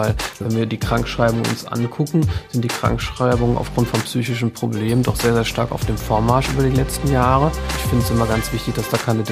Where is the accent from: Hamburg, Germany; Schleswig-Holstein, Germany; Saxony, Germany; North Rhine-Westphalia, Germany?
North Rhine-Westphalia, Germany; Essen; Ich bin in Essen-Freisenbruch groß geworden. Also auch ein wirklich Essener Kind an der Grenze zu Bochum-Wattenscheid. Und da habe ich meine Kindheit und Jugend verbracht.